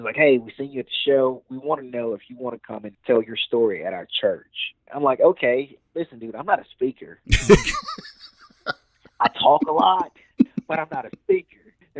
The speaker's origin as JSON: {"language": "English", "region": "the South", "country": "United States", "said": "I'm from the South. I do everything as Southern as possible."}